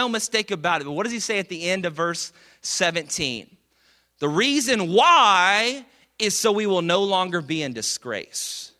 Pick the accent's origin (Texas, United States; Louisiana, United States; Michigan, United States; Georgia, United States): Texas, United States; Dallas; I'm from Dallas, of course, I said that earlier